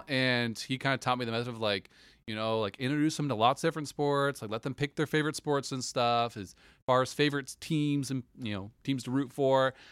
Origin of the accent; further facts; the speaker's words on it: Oregon, United States; So I grew up in Southern Oregon.